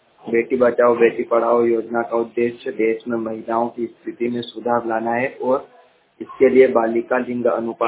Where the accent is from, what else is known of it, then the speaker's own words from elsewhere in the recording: Indore, Madhya Pradesh, India; और मैं इंदौर मध्य प्रदेश से हूँ।